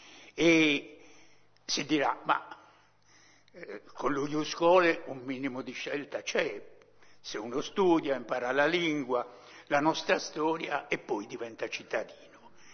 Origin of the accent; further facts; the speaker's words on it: Lanusei, Sardinia, Italy; born there; Io per caso sono nato a Lanusei, non c'era nessuno a Lanusei.